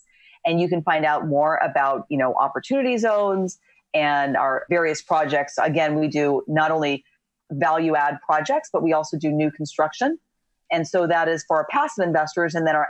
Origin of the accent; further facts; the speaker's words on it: California, United States; And we grew up in Southern California.